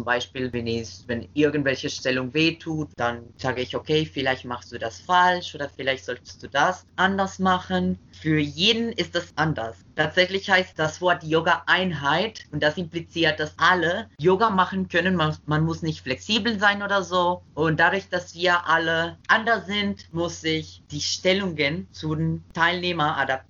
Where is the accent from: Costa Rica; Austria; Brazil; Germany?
Costa Rica; German is a second language; ich bin jetzt in Costa Rica, in meinem Heimatland.